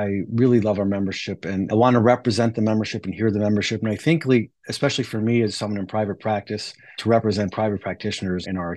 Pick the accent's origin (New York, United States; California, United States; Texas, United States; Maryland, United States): Maryland, United States; I've done it in my home state of Maryland and would like to continue to do that nationwide.